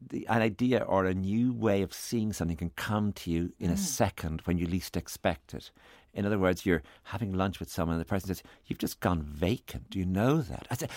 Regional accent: Enniscorthy, Leinster, Ireland; I'm from Enniscorthy, County Wexford, and 10 miles away is Wexford Town

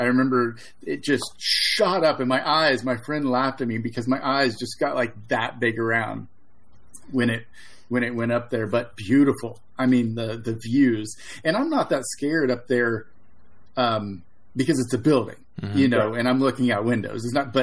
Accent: Ohio, United States; because I'm from Ohio, you know, a small town in Ohio.

